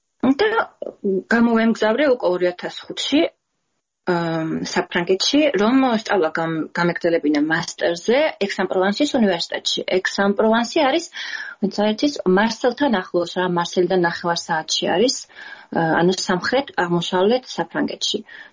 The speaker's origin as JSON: {"language": "Georgian", "town": "Gudauta", "region": "Abkhazia", "country": "Georgia", "tie": "born or raised there", "said": "მე თვითონ ზღვაზე გავიზარდე გუდაუთაში, ახლა აფხაზეთში იმყოფება გუდაუთა, მაგრამ ზღვაზე გავიზარდე, ზღვაზე ავიდგი, შავი ზღვის სანაპიროზე ავიდგი ფეხი"}